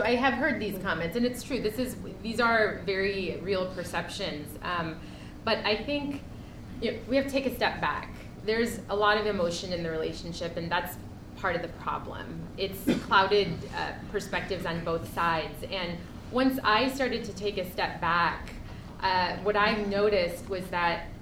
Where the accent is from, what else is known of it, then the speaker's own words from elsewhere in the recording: United States; my own family is from Pakistan, but I grew up in the States